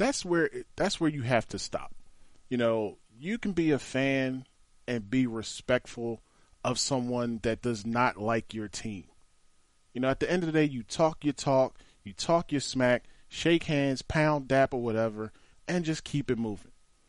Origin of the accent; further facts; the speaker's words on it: Philadelphia, Pennsylvania, United States; as a Philadelphian, born and raised here, you know, school, work, everything, the whole nine yards.